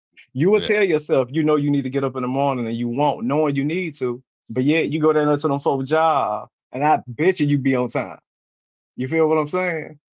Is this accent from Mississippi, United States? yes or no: yes; Mississippi, United States; As I mentioned to you before we got on, I'm from Mississippi, the poorest state in the country.